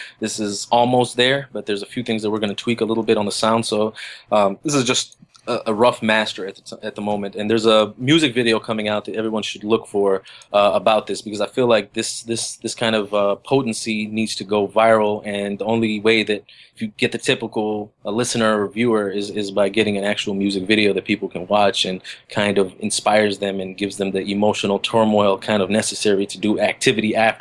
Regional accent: Somerset, Kentucky, United States; also born or lived in Chicago, United States; I was born in Chicago, and then I grew up and was raised from 6 to 17 in Kentucky, a small town, Somerset, Kentucky.

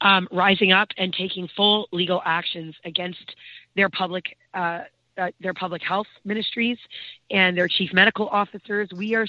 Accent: Canada; growing up in Canada, there was a sense of pride to being Canadian that we all shared.

